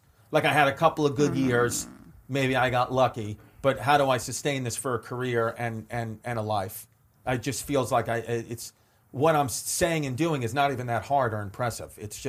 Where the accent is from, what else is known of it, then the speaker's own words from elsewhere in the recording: Queens, New York, United States; I was born August 26, 1984 in Queens, New York. I'm from New York.